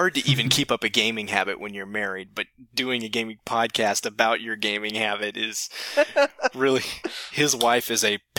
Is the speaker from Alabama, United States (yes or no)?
yes; Alabama, United States; moved away as an adult; now in Colorado, United States; So yeah, I'm from Alabama, as most of you probably know, and lived there for 24 years. Actually, started to lose my accent while going to college in Alabama.